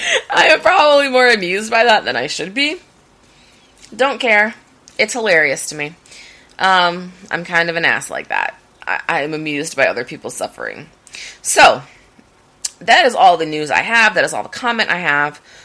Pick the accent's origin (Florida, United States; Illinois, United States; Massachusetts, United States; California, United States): Illinois, United States; Chicago; I'm from Chicago, and I know the climate change hoax has this year fucked up, but typically at this point, you know, it's fucking cold out